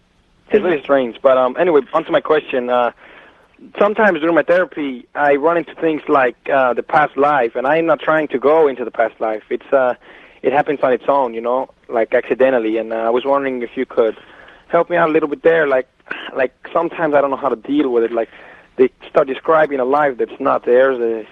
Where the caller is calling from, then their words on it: Mexico; Hello, I'm calling from Mexico.